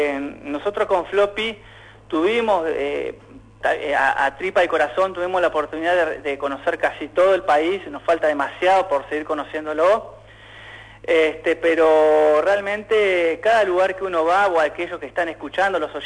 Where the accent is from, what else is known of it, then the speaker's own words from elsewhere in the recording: Gualeguaychú, Entre Ríos, Argentina; yo soy de Gualeguaychú y cuando era chico, yo tengo 39 años